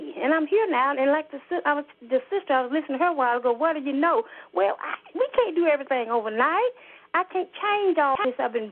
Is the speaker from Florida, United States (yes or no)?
no; Pine Bluff, Arkansas, United States; I've called before. I'm from Pine Bluff.